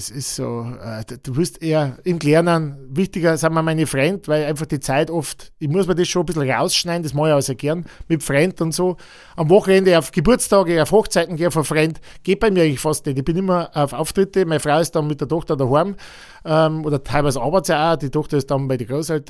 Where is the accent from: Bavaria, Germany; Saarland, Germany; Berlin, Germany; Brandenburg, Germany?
Bavaria, Germany; Alteglofsheim; Also ich stamme aus Alt-Eglofsheim, Landkreis Rengsburg, südlicher Landkreis, meine Gemeinde mit 3.500 Einwohnern. Bin ich aufgewachsen mit 3 Geschwistern, ja, ganz familiär, konservativ, ganz, wie man es halt vom Dorf her kennt.